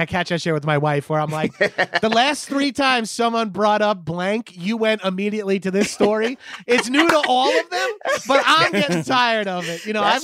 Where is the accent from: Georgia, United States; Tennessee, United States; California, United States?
Georgia, United States; Atlanta; It's He's like, from Houston. I'm from Atlanta, so I hate him.